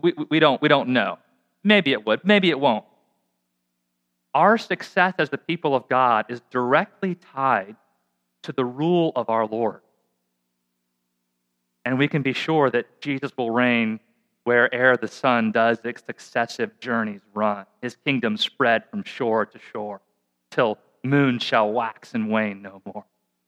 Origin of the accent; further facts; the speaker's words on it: United States; I've got to confess, as an American, the whole British monarchy thing, I never quite get it.